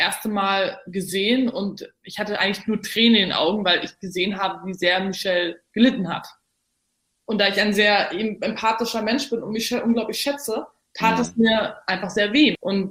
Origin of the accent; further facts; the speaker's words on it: Berlin, Germany; Weil ich bin ja sehr pragmatisch als Berlinerin